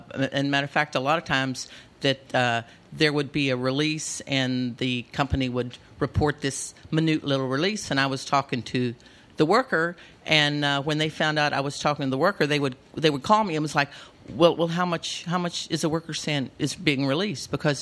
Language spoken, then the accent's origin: English; Seadrift, Texas, United States; I was a fisherman from Sea Drift, Texas, and there's a Union Carbide plant there.